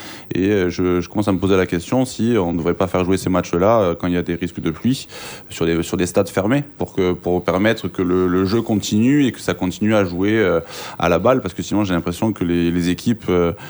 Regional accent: Toulouse, Occitanie, France; parce que je suis originaire de Toulouse

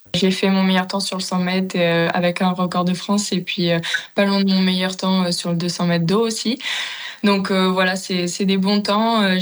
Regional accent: New Caledonia; moved away as an adult; also born or lived in United States; Je viens de Nouvelle-Calédonie, c'est vraiment mon île de cœur et chez moi

